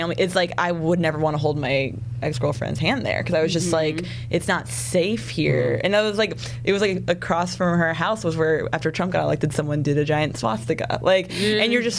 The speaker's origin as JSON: {"language": "English", "region": "Virginia", "country": "United States", "also_born_or_lived": "New York / Philadelphia", "moved": "as an adult", "said": "Like, I left and I lived in, like, New York and Philly and here. And so I forget about, like, I'm from Virginia."}